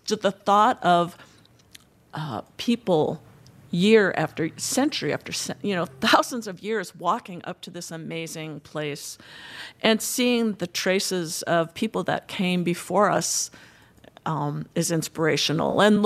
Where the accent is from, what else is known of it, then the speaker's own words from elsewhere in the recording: Boston, Massachusetts, United States; now in Rapid City, United States; I grew up outside of Boston, and I do miss culture